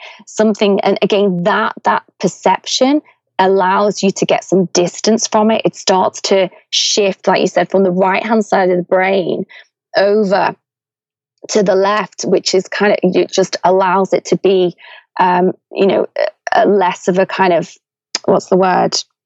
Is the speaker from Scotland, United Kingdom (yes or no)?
no; Liverpool, North West England, United Kingdom; You know, I'm from Liverpool, and where I grew up, I don't think I'd even heard of meditation.